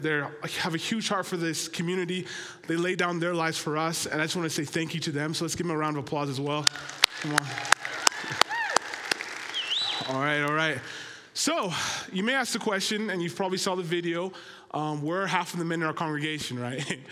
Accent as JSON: {"language": "English", "town": "Nampa", "region": "Idaho", "country": "United States", "tie": "born or raised there", "said": "I'm from Nampa, Idaho. That's where I was raised. My parents are from Rwanda, Africa. And yeah, I was raised here."}